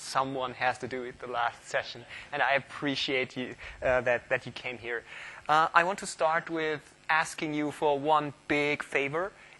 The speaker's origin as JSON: {"language": "English", "country": "Austria", "said": "As you might see from my jacket, I am from Austria, so Europe is my home continent"}